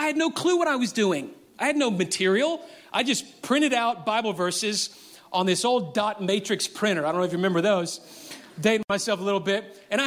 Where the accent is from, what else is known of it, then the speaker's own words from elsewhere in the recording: Memphis, Tennessee, United States; And this was in my hometown of Memphis.